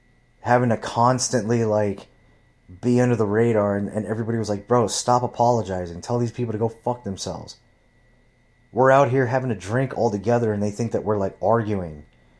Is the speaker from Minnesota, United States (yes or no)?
no; Huntington Beach, California, United States; I'm from Huntington Beach, bro. Like, we hug everybody.